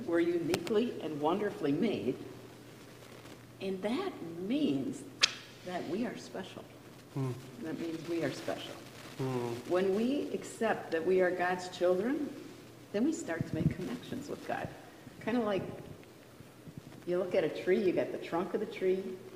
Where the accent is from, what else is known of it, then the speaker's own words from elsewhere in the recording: Sheboygan Falls, Wisconsin, United States; Is that just my hometown? Okay. Sheboygan Falls is a little backwards.